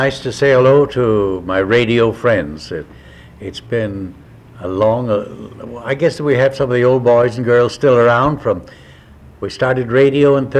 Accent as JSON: {"language": "English", "town": "Chicago", "region": "Illinois", "country": "United States", "tie": "born there", "said": "Yes, and that's where I was born in the Chicago area, too"}